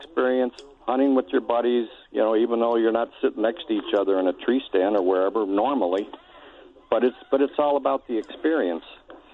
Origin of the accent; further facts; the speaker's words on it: Missouri, United States; And I grew up in Missouri, and you hunted for your food.